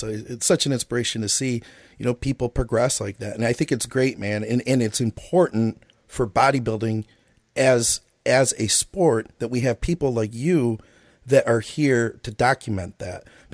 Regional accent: Detroit, Michigan, United States; I felt that kinship because we're all from Detroit or, you know, the Michigan area.

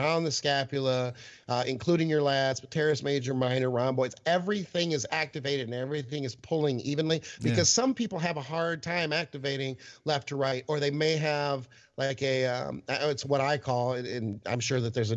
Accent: Michigan, United States; also born or lived in Colorado, United States; I grew up in Michigan, so I am impressed with their fall, but I did spend 21 years at 9,000 feet, and I got to tell you, the color is fucking insane in Colorado

